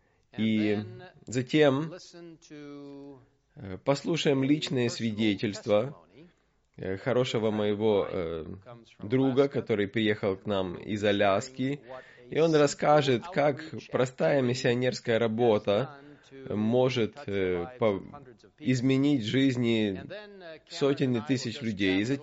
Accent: Cairo, Cairo Governorate, Egypt; Я вырос в Каире, в Египте, мне нравится Ближний Восток

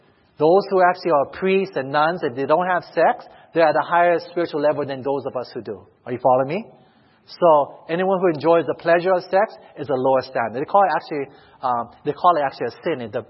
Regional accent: Hawaii, United States; You know, I'm from Hawaii. Beaches are everywhere.

